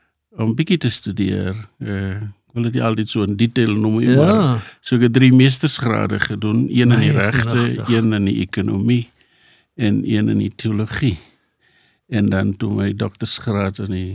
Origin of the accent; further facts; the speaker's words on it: Cape Town, Western Cape, South Africa; born there; Ek is daar in Kaapstad gebore, die stad waar vanaf my moeder kom, en op 'n oktobermoggend.